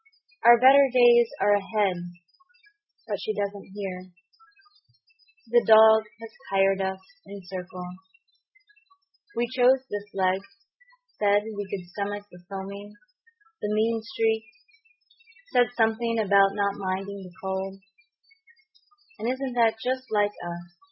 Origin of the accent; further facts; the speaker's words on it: Tennessee, United States; takes its title from a real body of water in my home state of Tennessee.